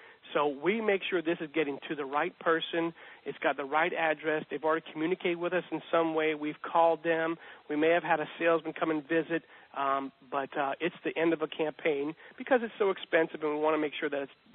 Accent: Louisiana, United States; And we're from Louisiana, Steve, so Mardi Gras is really popular around here

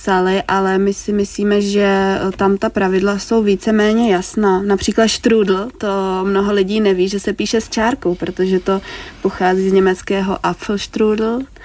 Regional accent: Ústí nad Labem Region, Czechia; v normální mluvené formě my používáme obecnou češtinu, která je nám přirozená, protože jsme holky z Ústeckého kraje

